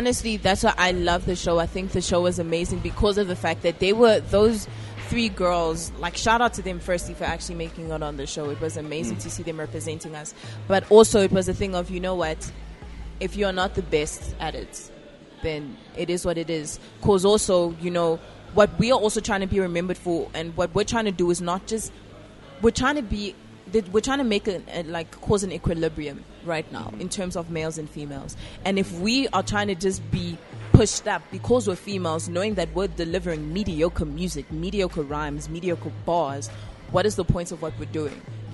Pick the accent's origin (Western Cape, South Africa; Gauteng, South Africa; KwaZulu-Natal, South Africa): Gauteng, South Africa; Pretoria; Born and raised in Pretoria.